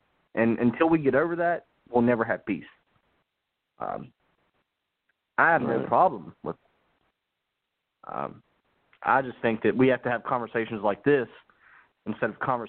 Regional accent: West Virginia, United States; now in Florence, United States; I'm from West Virginia, but I live in Florence, South Carolina, predominantly black area.

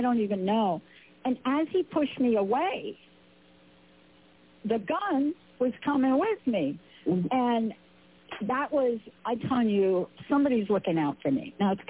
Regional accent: New York, United States; I was in New York with him. I'm from New York.

